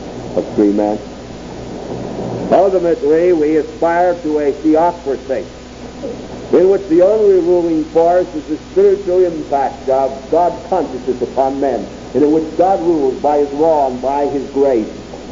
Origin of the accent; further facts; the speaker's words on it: New England, United States; And I was raised in New England State, but there were no difference in any other part of the country.